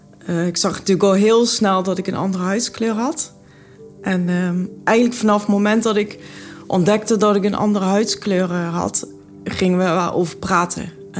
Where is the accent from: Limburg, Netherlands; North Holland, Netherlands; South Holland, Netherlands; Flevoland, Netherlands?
Limburg, Netherlands; Brunssum; also born or lived in India; Ik ben opgegroeid in Limburg, Zuid-Limburg, in Brunsum. En daar was ik zo'n beetje de enige die gekleurd was.